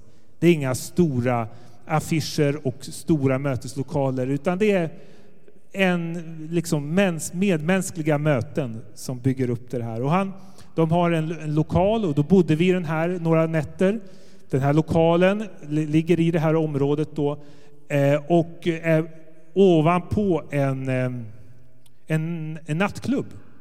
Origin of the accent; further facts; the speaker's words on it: Sweden; also born or lived in Germany; Men där är jag född och så är jag uppvuxen i Sverige.